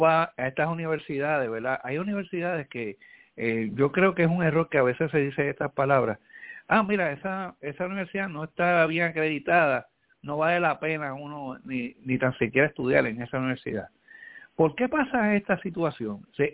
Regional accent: San Juan, Puerto Rico; yo me crié en Villa Palmeras, en Santurce.

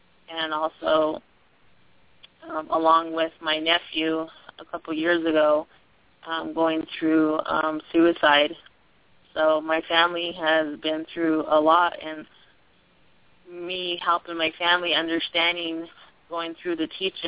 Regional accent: Tucson, Arizona, United States; I'm also from Tucson, Arizona. It's in the southern part of Arizona

